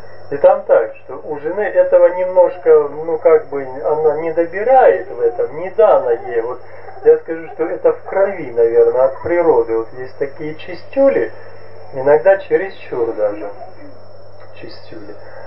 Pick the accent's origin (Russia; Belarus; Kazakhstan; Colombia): Kazakhstan; now in Ukraine; первый раз вообще я на Западной Украине, хотя 22-й год живу на Украине. Сам родился и вырос в Казахстане.